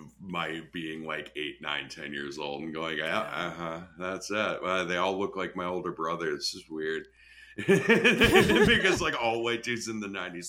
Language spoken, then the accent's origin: English; Wisconsin, United States; Then again, I'm from Wisconsin, so I always say that, like, I'm from a suburb of Chicago, Wisconsin.